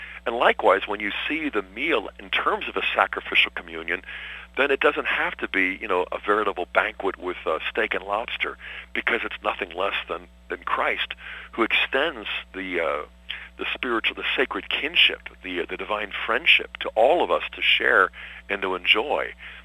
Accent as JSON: {"language": "English", "town": "Pittsburgh", "region": "Pennsylvania", "country": "United States", "tie": "born or raised there", "said": "I grew up in Pittsburgh, where Bishop Wright was"}